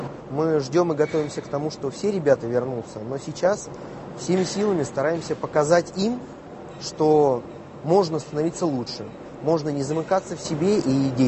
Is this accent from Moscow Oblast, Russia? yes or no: yes; Moscow Oblast, Russia; Я из Московской области.